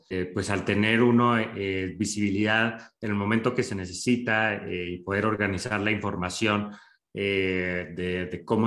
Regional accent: northern Mexico, Mexico; yo crecí en Latinoamérica, yo crecí en el norte de México, cerca de la frontera con Estados Unidos, de hecho

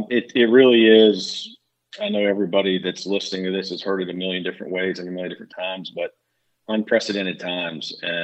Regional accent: Winston-Salem, North Carolina, United States; also born or lived in Silver Spring, Maryland / Washington, D.C.; I was born in Silver Springs, Maryland. So I spent the first few years of my life in Washington, D.C. Moved to Winston-Salem when I was in the fourth grade. I consider myself born and bred Winston-Salem person

